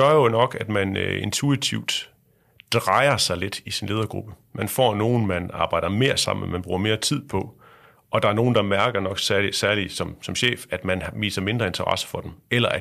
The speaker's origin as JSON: {"language": "Danish", "region": "North Denmark Region", "country": "Denmark", "tie": "born or raised there", "said": "Jeg er vokset op ude i Thy. Det er gammel indremissionsk område, og det er Jantelovens Højborg."}